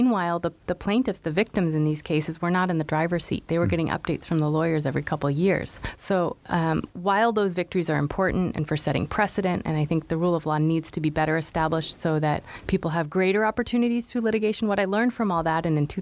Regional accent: United States; And I felt an enormous responsibility as an American, as someone with education.

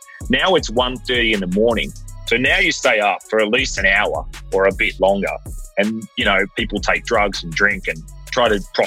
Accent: Melbourne, Victoria, Australia; Yes, I was born in Melbourne, actually.

